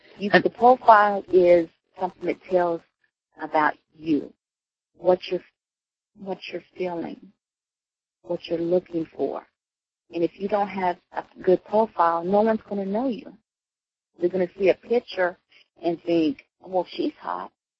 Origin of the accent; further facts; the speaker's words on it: Oklahoma, United States; I'm from Oklahoma. I've never been out of Oklahoma.